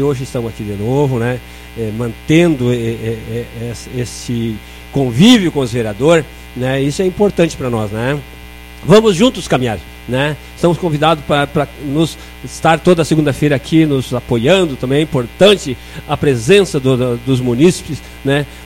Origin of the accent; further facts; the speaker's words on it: Vargem do Agudo, Brazil; eu nasci na Vargem do Agudo, sou filho da Vargem do Agudo e sou orgulhoso por isso